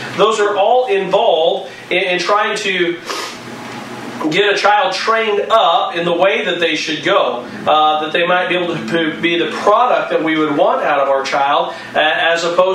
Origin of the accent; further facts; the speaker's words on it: Kansas, United States; especially I guess growing up in Kansas where the wind blows nonstop 24/7.